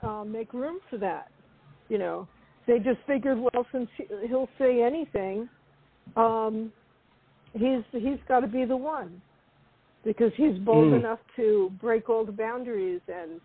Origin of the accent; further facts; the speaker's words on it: New York, United States; No, I'm from New York, and, you know, Trump was a joke to us.